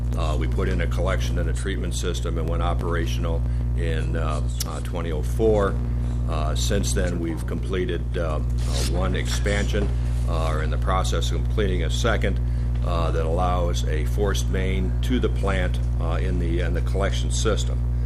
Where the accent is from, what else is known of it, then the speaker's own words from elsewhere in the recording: Crane Lake, Minnesota, United States; I'm from Crane Lake, Minnesota.